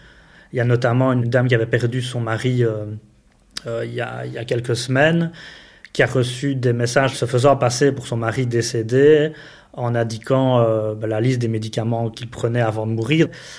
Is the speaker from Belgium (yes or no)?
yes; Grâce-Hollogne, Wallonia, Belgium; J'ai grandi à Graisselogne, donc une commune proche de la ville de Liège.